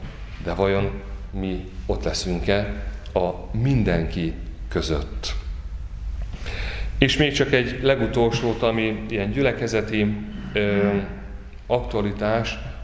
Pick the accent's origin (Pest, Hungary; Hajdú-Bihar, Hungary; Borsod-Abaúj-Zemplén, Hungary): Hajdú-Bihar, Hungary; Téglás; Tégláson nőttem fel